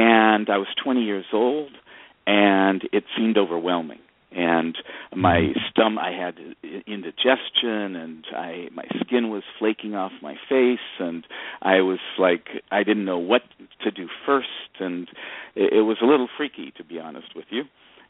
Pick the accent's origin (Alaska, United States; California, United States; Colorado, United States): California, United States; Los Angeles; also born or lived in Redding; So I was born in Northern California, in Redding, California. I like to say at the foot of Mount Shasta, the famous mountain in Northern California, but it was actually about 30 miles south of there. And I grew up in Los Angeles, went to Hollywood High School.